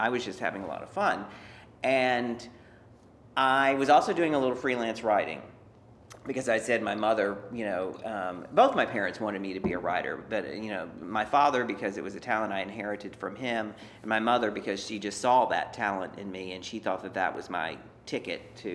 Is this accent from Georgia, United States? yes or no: no; Beaumont, Texas, United States; my hometown of Beaumont, Texas, which is a small town, it's actually a medium-sized town, but it feels like a very small town